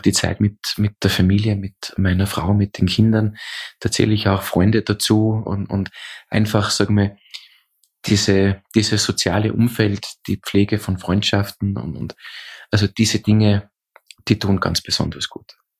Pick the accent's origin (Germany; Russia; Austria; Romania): Austria; bei uns in Österreich sagt man diese Polterei macht, also in Deutschland würde man sagen, diesen Junggesellenabschied